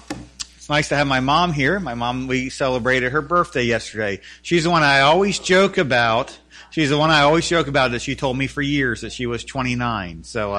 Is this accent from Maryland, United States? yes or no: yes; Elkton, Maryland, United States; as they travel home this afternoon to where I grew up in Elkton, Maryland.